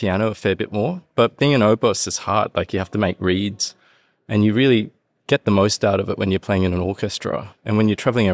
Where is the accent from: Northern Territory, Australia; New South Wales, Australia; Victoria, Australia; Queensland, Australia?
New South Wales, Australia; Sydney; also born or lived in Hong Kong / Japan; I grew up in Sydney and then I studied for 4 years in Canberra. So moved around a bit. And before that, I was actually born in Hong Kong. So I've got a bit of a weird background.